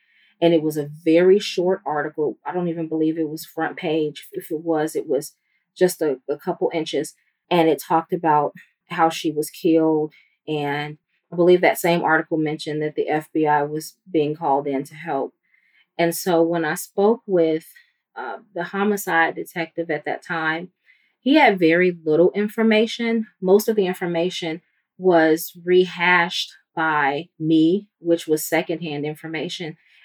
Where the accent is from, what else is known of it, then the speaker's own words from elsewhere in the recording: Gary, Indiana, United States; until I became a reporter in my hometown. And in 2012, I reopened the case with the Gary Police Department